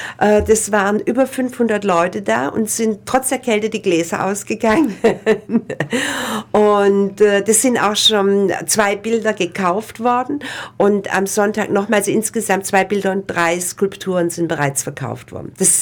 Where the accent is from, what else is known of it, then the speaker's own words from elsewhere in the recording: Ulm, Baden-Württemberg, Germany; dann wollte ich eigentlich auch ganz gerne hier in Ulm mal diese Ausstellung machen, meine Heimatstadt.